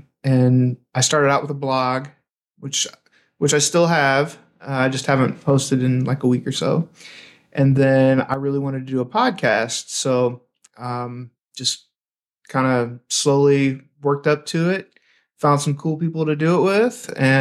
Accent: Indiana, United States; also born or lived in Memphis; Well, I was born and raised in Indiana, never lived anywhere else except for, I think I lived in Memphis when I was little.

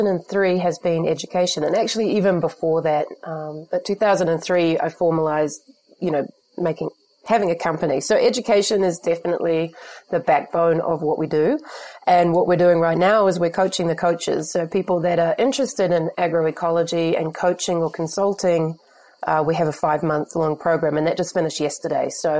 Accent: New Zealand; as a New Zealander, we're very connected to the rural community more than many other societies.

